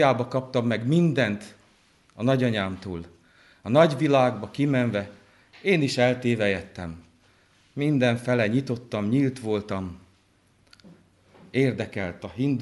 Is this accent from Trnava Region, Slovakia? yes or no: no; Rožňava, Košice Region, Slovakia; én tényleg világra jöttem. Valahol Gömörországba, Rozsnyón. Egy olyan helyen, ahol élnek együtt magyarok, szlovákok, németek, romák, sokféle nemzetség. Itt nőttem fel. Megkereszteltek az evangélikus templomban, titokban